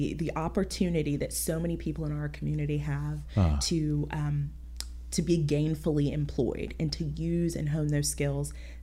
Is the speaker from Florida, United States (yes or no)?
yes; Tallahassee, Florida, United States; also born or lived in Brazil; But I have spent most of my life in Tallahassee since I was 2.